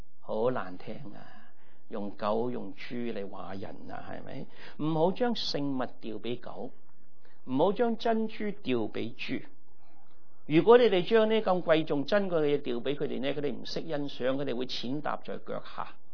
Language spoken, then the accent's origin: Cantonese; United States; 但我哋美国人啊，我哋以为狗啊，